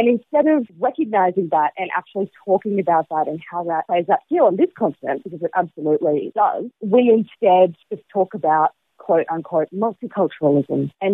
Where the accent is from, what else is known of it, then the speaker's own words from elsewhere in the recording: Sydney, New South Wales, Australia; as a person of colour growing up in Southwest Sydney